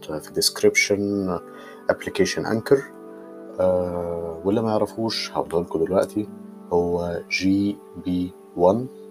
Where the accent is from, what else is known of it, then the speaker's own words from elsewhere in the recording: Banha, Qalyubia, Egypt; born there; انا اتولدت في بنها. بنها دي مدينة اللي بيعدي عليها خط سكة الحديد اللي أنا قلتها قبل كده، بأنها دي موجودة في محافظة تانية في محافظة القليوبية، تمام، وأوسنا في محافظة المنوفية